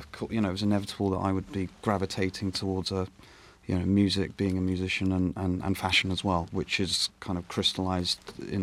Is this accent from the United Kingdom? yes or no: yes; London, United Kingdom; I grew up on the King's Road in London, which was the hub of music, fashion, and lifestyle from the 60s, 70s